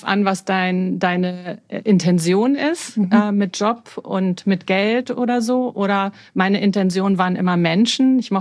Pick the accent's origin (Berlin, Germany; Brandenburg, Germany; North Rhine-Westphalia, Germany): Berlin, Germany; Also ich bin ja gebürtige Berlinerin, so eine richtig echte Berliner Pflanze. Mhm. Bin am Kotti groß geworden